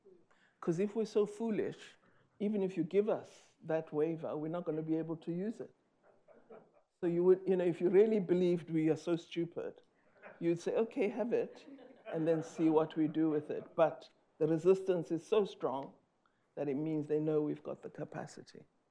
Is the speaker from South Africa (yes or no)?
yes; South Africa; Well, you know, as a South African, I'm very used to barriers.